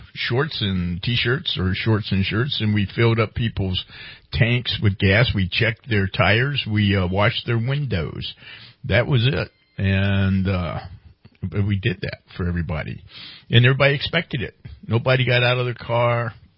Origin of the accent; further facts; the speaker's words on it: New Jersey, United States; I'm from Jersey.